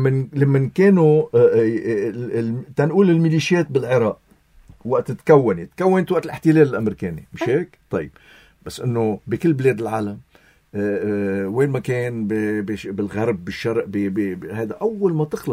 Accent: Lebanon; نحن شعب لبناني فيه مكونات عديدة

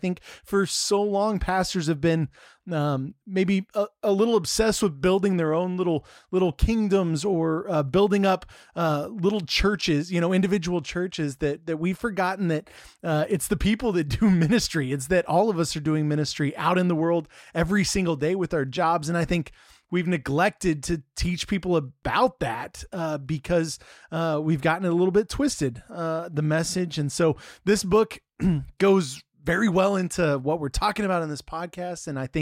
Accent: Texas, United States; I'm a Texan, originally born and raised.

